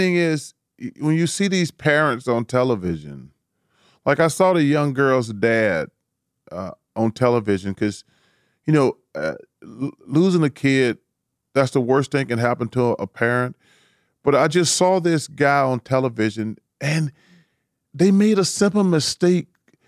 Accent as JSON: {"language": "English", "region": "Alabama", "country": "United States", "tie": "born or raised there", "said": "In Alabama, my home state, I think 4 dead, 20 injured."}